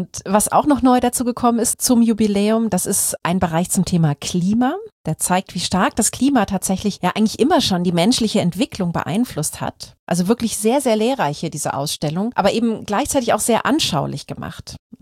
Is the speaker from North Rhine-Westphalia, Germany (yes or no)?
yes; Aachen, North Rhine-Westphalia, Germany; in meiner Heimatstadt Aachen